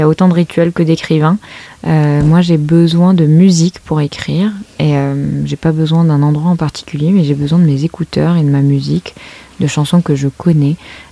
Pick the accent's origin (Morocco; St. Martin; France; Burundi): Morocco; Même si j'ai grandi au Maroc, je n'ai pas du tout grandi dans cette région-là.